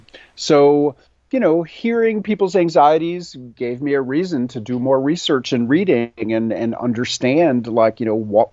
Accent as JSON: {"language": "English", "town": "New York City", "region": "New York", "country": "United States", "tie": "born or raised there", "said": "I would say the first step was as a kid growing up in New York City, which is where I lived. I loved pickles. My My family's from Eastern Europe. My grandparents are immigrants"}